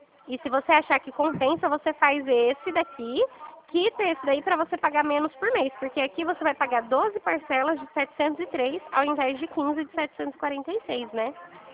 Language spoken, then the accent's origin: Portuguese; São Paulo, Brazil; Sim, eu sou de São Paulo, estou em São Paulo.